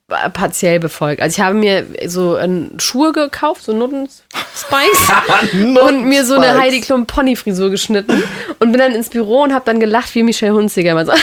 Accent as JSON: {"language": "German", "country": "United States", "said": "out of my league, wie ich als Amerikanerin sagen soll"}